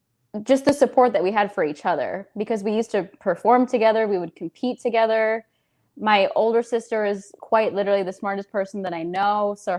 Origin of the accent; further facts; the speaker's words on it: Minnesota, United States; I grew up in Minnesota